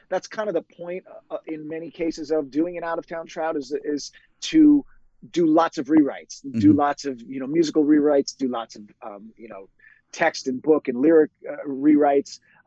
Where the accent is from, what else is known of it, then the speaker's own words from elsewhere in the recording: New York City, New York, United States; also born or lived in Long Island; So I grew up in New York City and on Long Island, and I grew up playing in rock bands.